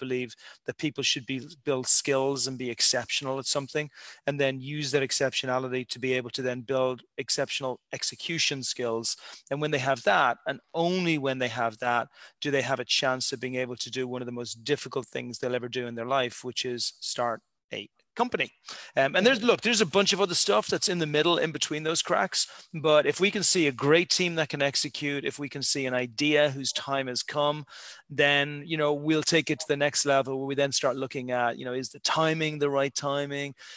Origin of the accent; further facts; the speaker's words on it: Ireland; now in Santa Monica, United States; As an Irish boy who's come from cold beginnings, I'll call Santa Monica paradise.